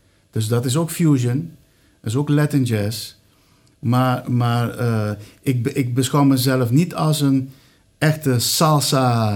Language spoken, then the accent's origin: Dutch; Curaçao; now in Netherlands; Ik kom zelf uit Curaçao. Dus ik bedoel, ik ben pas weliswaar hier in Nederland begonnen met spelen. Maar mijn roots liggen op Curaçao.